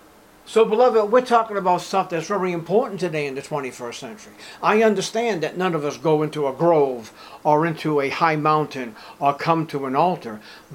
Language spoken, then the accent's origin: English; Boston, Massachusetts, United States; like when I grew up in Boston, everyone's garden had a little niche with a statue of the Virgin Mary holding a baby Jesus.